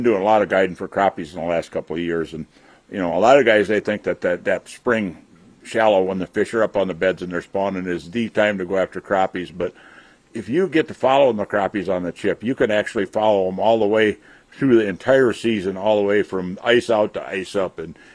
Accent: Minnesota, United States; moved away; I came from Minnesota many, many years ago.

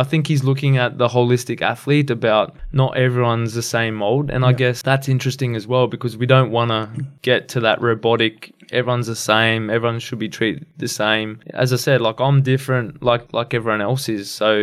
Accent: Cairns, Queensland, Australia; Just growing up in Cairns, he was an icon for Australian football, and yeah, grew up in far north Queensland

